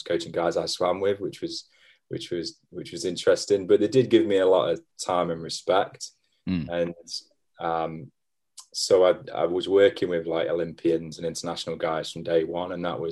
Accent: Nottingham, East Midlands, United Kingdom; I grew up in Nottingham. I still live in Nottingham, which is literally 15 miles down the road from Derby.

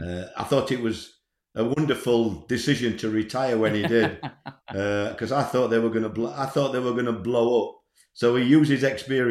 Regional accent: Scarborough, Yorkshire and the Humber, United Kingdom; I'm from Scarborough. I played for Hartlepool and York City.

